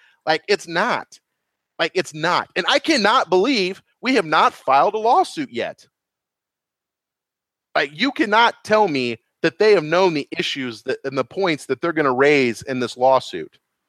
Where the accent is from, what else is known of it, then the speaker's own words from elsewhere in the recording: Clinton, Missouri, United States; there's more people in my hometown of Clinton, Missouri, which is nothing.